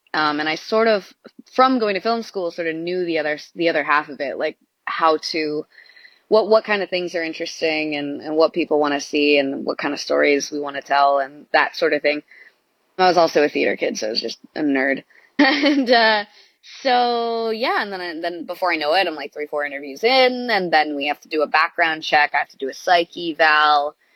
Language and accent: English; Hawaii, United States; moved away; oh, are you from California? No, I'm from Hawaii. And people would just look at me like, why did you leave?